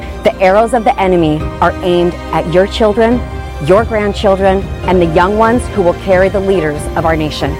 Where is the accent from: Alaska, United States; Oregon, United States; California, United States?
Oregon, United States; Portland; In 2021, my hometown of Portland, Oregon was being destroyed.